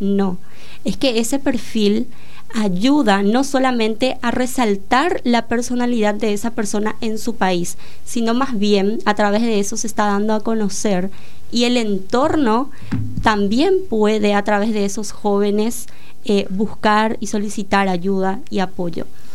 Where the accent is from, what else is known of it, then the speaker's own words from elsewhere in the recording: Minga Guazú, Alto Paraná, Paraguay; yo soy de Mingaguazú específicamente, y en mi ciudad habían tantos jóvenes sobresalientes